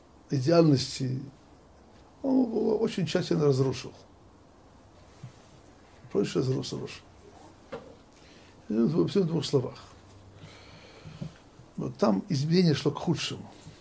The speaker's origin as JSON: {"language": "Russian", "town": "Odesa", "region": "Odesa Oblast", "country": "Ukraine", "said": "Они были из Одессы, многие из них, я сам из Одессы."}